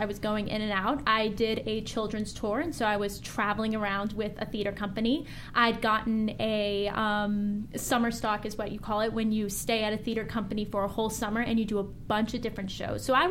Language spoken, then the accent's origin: English; Pacific Palisades, California, United States; now in Santa Monica, United States; Yes, I grew up in Pacific Palisades, and now I'm stationed over in Santa Monica.